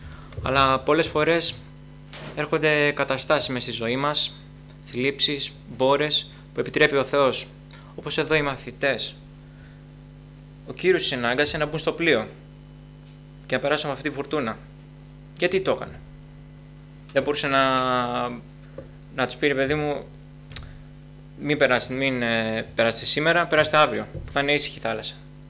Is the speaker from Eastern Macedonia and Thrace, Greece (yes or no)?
yes; Alexandroupoli, Eastern Macedonia and Thrace, Greece; now in Athens, Greece; για όσους δεν με ξέρουν, είμαι από Αλεξανδρούπολη